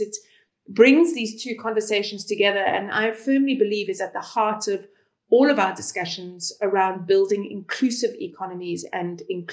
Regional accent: South Africa; I'm South African

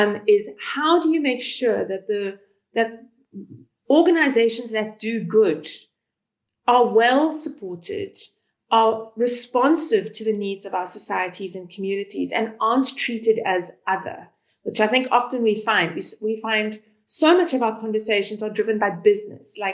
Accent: South Africa; I'm South African

